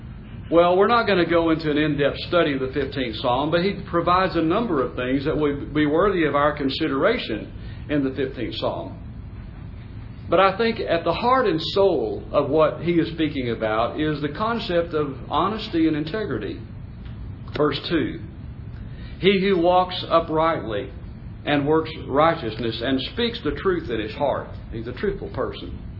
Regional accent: Dallas, Texas, United States; I remember when I was growing up in Dallas, they would, on a local station, would have automobile salesmen

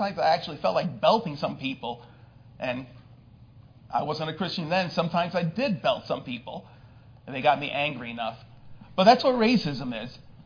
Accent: New York City, New York, United States; And like I said, I grew up in New York City, and I know some of you hold it against me, but that's all right.

